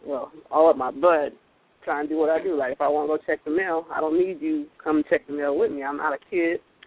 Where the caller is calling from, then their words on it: Alabama, United States; All right, man, what's up? I'm calling from Bama.